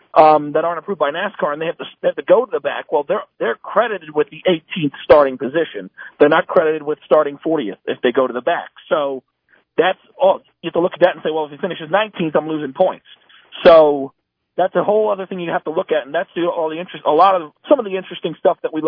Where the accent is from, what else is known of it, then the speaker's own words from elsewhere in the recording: New Jersey, United States; And so then I grew up in New Jersey, so there's a New York hub, and I applied for a job in the sports newsroom up there